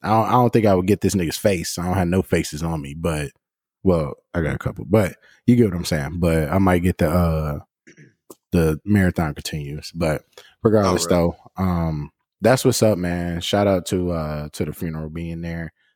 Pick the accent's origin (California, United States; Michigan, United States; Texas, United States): Michigan, United States; Detroit; well, I'm from Metro Detroit